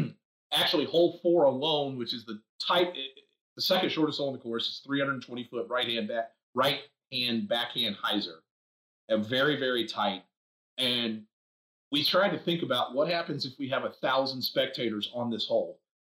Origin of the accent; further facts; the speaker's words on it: Raleigh, North Carolina, United States; There's a hole in my hometown of Raleigh that literally has waves from boats